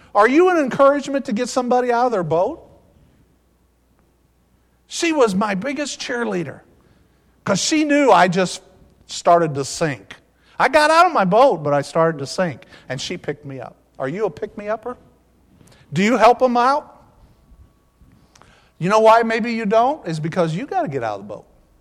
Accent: Quincy, Illinois, United States; now in Peoria, United States; We came from Quincy, Illinois. I'm the only one to ever leave the city of Quincy in the last four generations. When I moved to Peoria to do the camp, I was the first one in four generations to leave the city of Quincy.

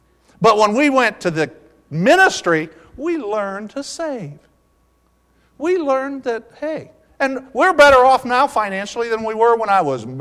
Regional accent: Quincy, Illinois, United States; now in Peoria, United States; We came from Quincy, Illinois. I'm the only one to ever leave the city of Quincy in the last four generations. When I moved to Peoria to do the camp, I was the first one in four generations to leave the city of Quincy.

